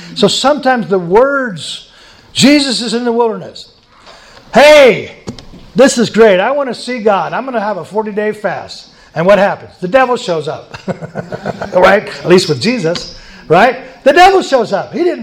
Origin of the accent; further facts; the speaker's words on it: Montana, United States; And I'm from Montana, so I practice in the winter.